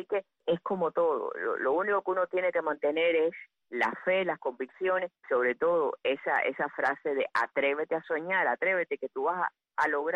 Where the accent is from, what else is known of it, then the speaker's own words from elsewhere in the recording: Cuba; moved away; Yo me recuerdo que cuando las primeras navidades que llegamos de Cuba